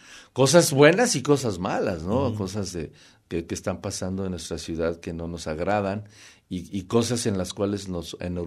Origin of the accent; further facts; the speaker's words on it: Tlaquepaque, Jalisco, Mexico; yo nací alfarero, tú sabes, nací en Tlaquepaque, sigo viviendo en Tlaquepaque, tengo mi taller de cerámica todavía.